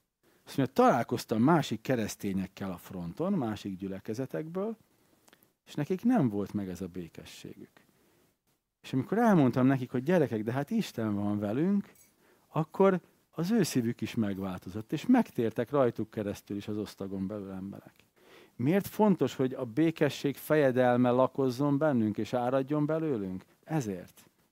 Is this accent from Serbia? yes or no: yes; Serbia; ugye a 90-es évek Szerbiájában apukám kisebbségi politikus, meg újságíró, meg stb. És én is abban nőttem fel